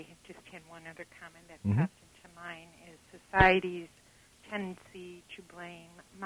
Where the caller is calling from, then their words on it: Oak Forest, Illinois, United States; Oak Forest.